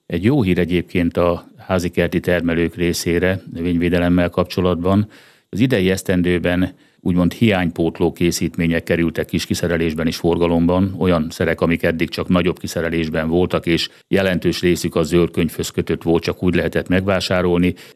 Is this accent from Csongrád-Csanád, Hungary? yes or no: yes; Hódmezővásárhely, Csongrád-Csanád, Hungary; gyerekkoromban, Hódmezővásárhely születésű vagyok, legalábbis Hódmezővásárhely környékén tudom